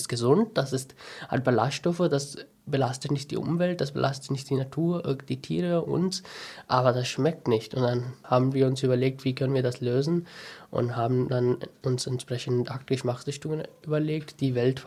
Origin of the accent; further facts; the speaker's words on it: India; now in Germany; Das ist vor 5 Jahren in Indien entstanden. Ich komme auch aus Indien.